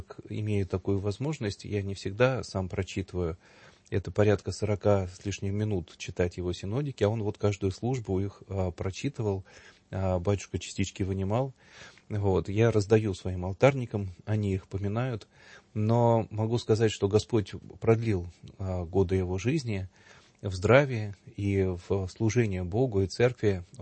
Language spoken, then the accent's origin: Russian; Voronezh, Voronezh Oblast, Russia; Я вырос в Воронеже